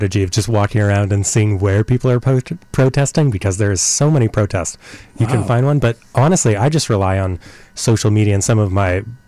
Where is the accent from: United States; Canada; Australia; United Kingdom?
Canada; Calgary, Alberta; I'm leaving back to my hometown of Calgary.